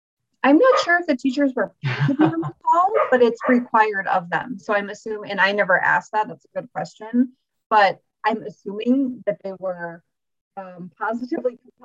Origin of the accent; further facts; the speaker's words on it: Chicago, Illinois, United States; And I'm from Chicago, so when I moved here, I was like, oh, St. Paul, that's not far, but it's like a different world once you've been here for a while.